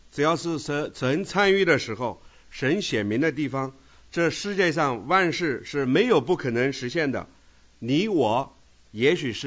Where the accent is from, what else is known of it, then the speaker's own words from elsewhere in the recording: China; 中国就是万国其中一国，万人当然包括我们中国人在内喽。